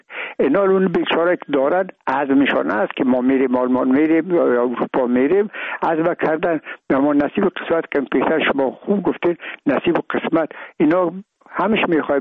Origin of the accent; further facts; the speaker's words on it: Afghanistan; ما افغان هستیم، تذکره خود را ناوردیم